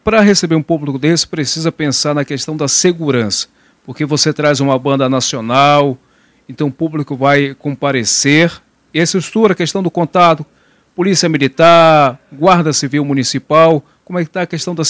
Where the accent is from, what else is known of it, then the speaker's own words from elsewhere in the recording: Amapá, Brazil; nosso espaço para a gente poder aproveitar enquanto amapaense